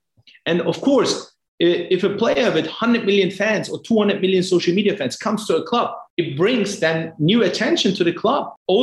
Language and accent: English; Germany; I'm coming from Germany